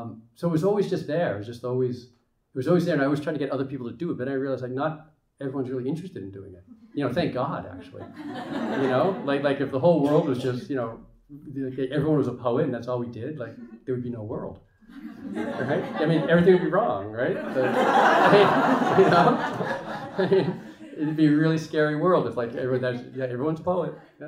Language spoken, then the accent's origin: English; Boston, Massachusetts, United States; I wrote a poem for the marathon bombing in Boston, just because I'm from Boston